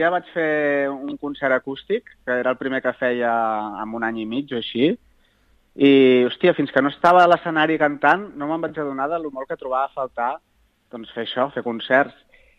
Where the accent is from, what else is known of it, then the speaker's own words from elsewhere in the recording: Collbató, Catalonia, Spain; also born or lived in Esparreguera; Jo vaig néixer a Esparreguera, però els meus pares, quan jo tenia 3 anys, ens van portar a viure a Collbató. I he viscut tota la vida a Collbató. En algun moment he hagut de marxar, però sempre he tornat